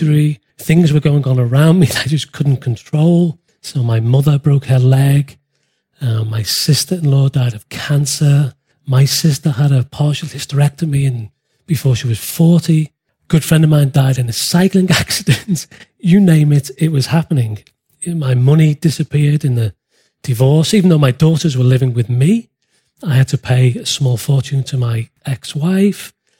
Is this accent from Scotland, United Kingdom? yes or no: no; Liverpool, North West England, United Kingdom; born or raised there